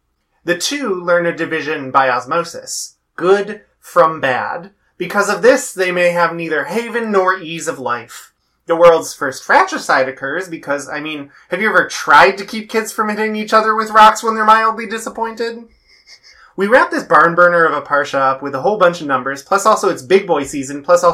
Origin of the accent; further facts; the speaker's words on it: Midwest, United States; Listen, I'm from the Midwest, which is full of milk-fed beauties, and we are gargantuan.